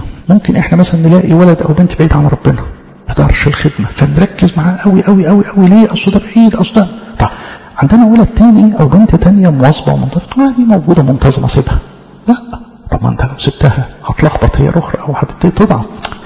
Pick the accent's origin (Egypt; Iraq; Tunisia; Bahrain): Egypt; ضربة دي تعبير يعني احنا نفهمه كمصريين لكن ممكن حد تاني يسمعنا مش مصري ما يفهمش